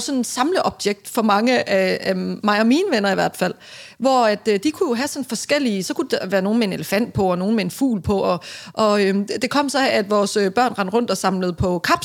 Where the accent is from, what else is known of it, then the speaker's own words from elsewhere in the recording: Randers, Central Denmark Region, Denmark; nu er jeg jo fra Randers